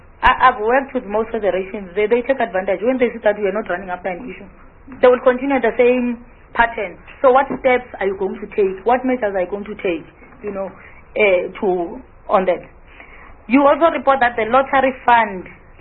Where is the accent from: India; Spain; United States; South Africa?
South Africa; I don't think as a South African and as an honorable member that situation is correct.